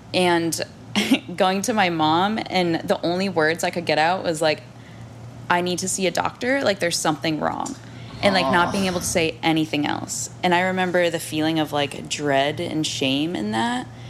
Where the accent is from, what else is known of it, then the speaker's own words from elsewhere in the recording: Massachusetts, United States; I grew up in Massachusetts, which is a pretty progressive state